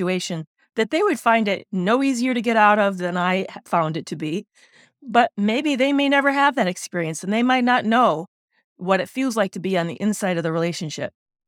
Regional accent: Michigan, United States; Now, I grew up in Michigan. I don't have 17 words for snow

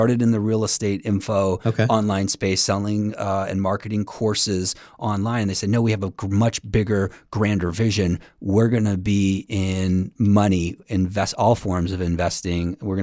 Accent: Florida, United States; moved away as an adult; now in San Diego, United States; Well, moving to San Diego at first was a little bit of a challenge. I come from Florida, a no income state.

